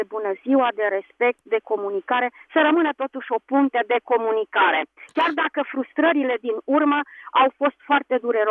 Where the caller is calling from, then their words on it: Bucharest, Romania; din București.